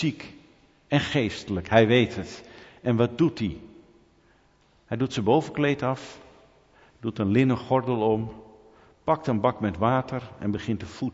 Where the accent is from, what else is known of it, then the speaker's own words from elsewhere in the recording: Netherlands; En ik ben een Nederlander, hè. Ze zeggen wel dat ze Duitsers trots zijn. Maar ik weet niet, wij Nederlanders komen ook aardig in de buurt.